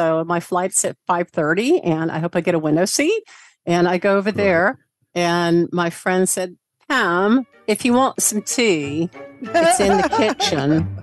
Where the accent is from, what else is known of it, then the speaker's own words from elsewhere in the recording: the South, United States; accent: Southern; because I worked so long to get rid of my Southern accent.